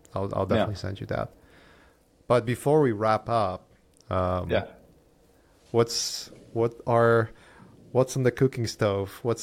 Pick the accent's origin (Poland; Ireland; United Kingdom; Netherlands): Poland; now in United States; grew up in Poland and education in Europe is free